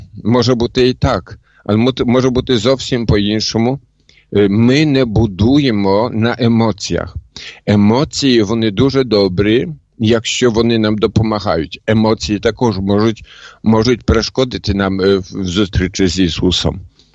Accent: Poland; Ukrainian is a second language; я в Польщі зустрів, я ж поляк, в Польщі це було.

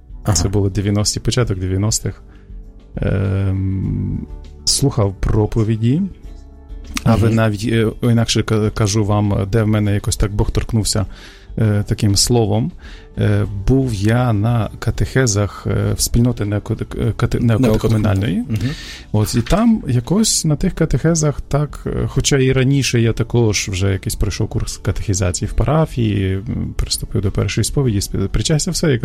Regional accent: Lviv, Lviv Oblast, Ukraine; Я сам львів'янин, можна почати з цього історію мого життя, я львів'янин

